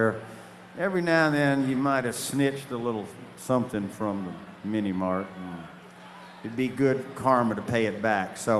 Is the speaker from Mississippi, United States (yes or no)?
yes; Mississippi, United States; which will take us through my home state of Mississippi as we're heading down there.